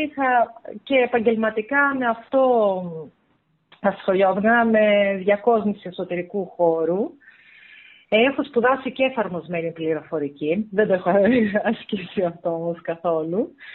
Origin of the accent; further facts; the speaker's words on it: Heraklion, Crete, Greece; επειδή είμαστε από την Κρήτη, από το Ηράκλειο